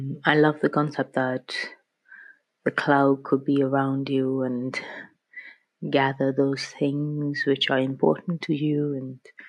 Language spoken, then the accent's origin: English; Kolkata, West Bengal, India; now in London, United Kingdom; because I'm originally from India, from Calcutta, that's in the east, close to Bangladesh, and I still visit and work there.